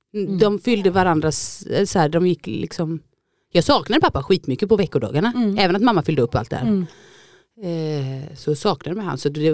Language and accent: Swedish; Nässjö, Jönköping County, Sweden; Jag kommer från Nässjö. En stad i Småland. Uppvuxen med min mamma, min pappa och mina två yngre syskon.